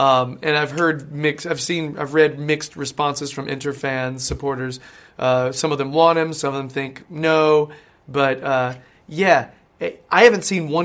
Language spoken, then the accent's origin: English; United States; even I've picked up on that, and I'm American